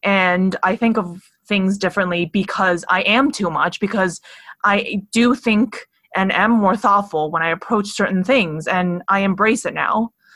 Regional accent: Hong Kong; growing up in Hong Kong, I've never felt like I fit

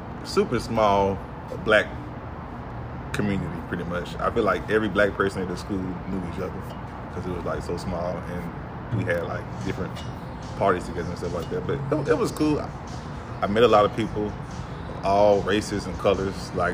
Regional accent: Bessemer, Alabama, United States; So I was born and raised in Bessemer. I was there until I was...

